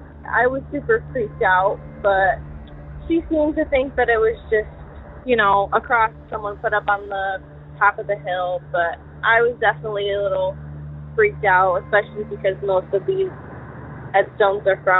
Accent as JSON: {"language": "English", "region": "Michigan", "country": "United States", "said": "I'm from Southwest Michigan, and I had a couple stories to tell you today."}